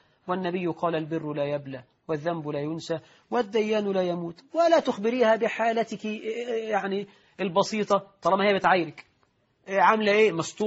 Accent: Egypt; وإحنا عندنا في مصر يقول لك أخطب لبنتك ولا تخطبش لابنك

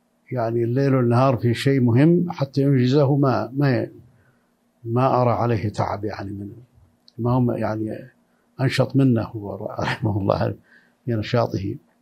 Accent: Al-Qarn al-Mustaqim, Saudi Arabia; born there; فعرفت هذا التاريخ وولدت في قريتي تسمى القرن المستقيم في عام 1975.

